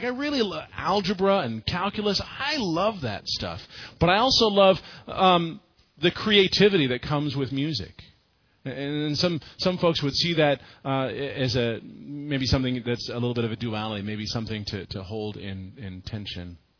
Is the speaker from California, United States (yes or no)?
yes; California, United States; also born or lived in Nebraska; You know, I grew up here in Southern California. For all intents and purposes, like, I'm a California boy.